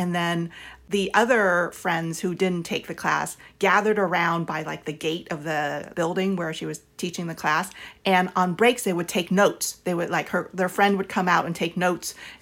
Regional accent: South Vietnam, Vietnam; moved away; to us, it was freezing because we came from South Vietnam, where it's either hot or hotter.

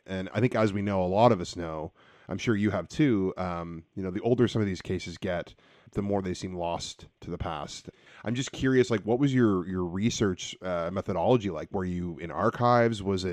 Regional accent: Ontario, Canada; I mean, I'm from Ontario. I live in BC now

